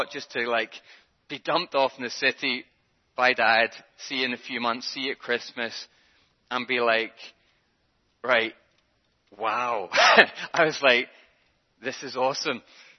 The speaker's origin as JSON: {"language": "English", "region": "Northern Ireland", "country": "United Kingdom", "said": "Whenever I left for university at the age of 18, I was obviously coming from Northern Ireland."}